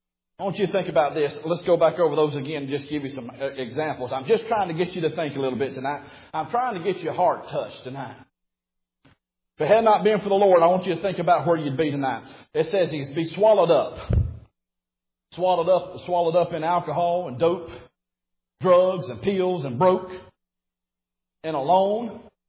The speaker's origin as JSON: {"language": "English", "region": "Alabama", "country": "United States", "said": "Now, I'm come from Alabama. Them crazy people down there where I'm from, they talk about I'm not emotional."}